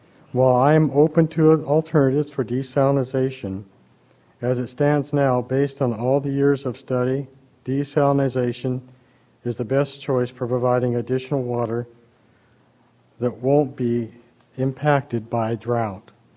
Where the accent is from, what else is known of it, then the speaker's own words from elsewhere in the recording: Las Vegas, Nevada, United States; I'm from Las Vegas.